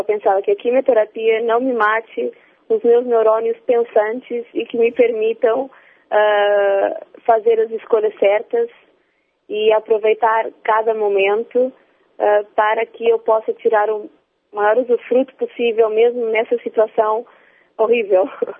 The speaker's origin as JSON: {"language": "Portuguese", "country": "Portugal", "also_born_or_lived": "Rome, Italy", "said": "Eu sou portuguesa."}